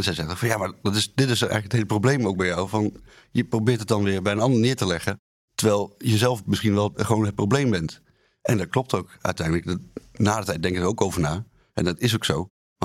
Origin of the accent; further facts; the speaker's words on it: Enschede, Overijssel, Netherlands; Ik kom uit Enschede dus.